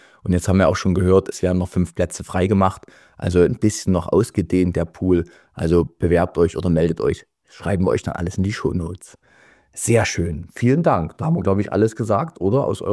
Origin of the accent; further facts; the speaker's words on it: Leipzig, Saxony, Germany; Und das nehme ich als Leipziger euch jetzt nicht übel.